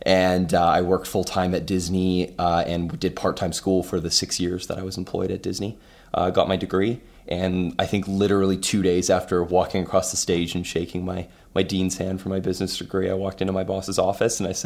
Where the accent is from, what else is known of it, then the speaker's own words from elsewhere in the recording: Kelowna, British Columbia, Canada; I've been born and raised in Kelowna pretty much my entire life. So I moved here when I was 2 years old. Myself and my sister, who's 2 years older than me, we were raised by a single mom. And I've gone to school here